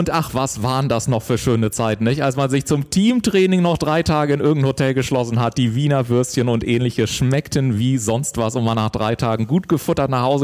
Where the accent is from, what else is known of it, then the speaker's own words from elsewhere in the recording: Garmisch-Partenkirchen, Bavaria, Germany; born there; Ich komme ja aus Garmisch-Partenkirchen ursprünglich, gell? Aha. Ja. Ich bin gebürtiger Partenkirchner.